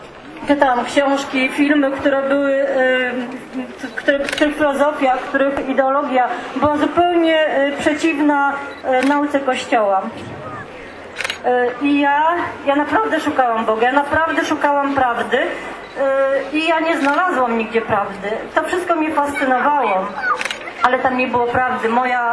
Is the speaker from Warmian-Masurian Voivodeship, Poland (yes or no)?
yes; Pisz, Warmian-Masurian Voivodeship, Poland; pochodzę z Pisza.